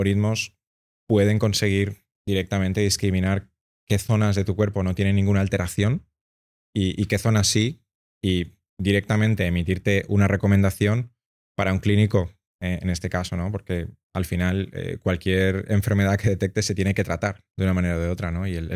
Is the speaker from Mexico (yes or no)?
no; Benicarló, Valencian Community, Spain; yo la verdad es que soy de Benicarló, me fui a estudiar a Valencia, hice teleco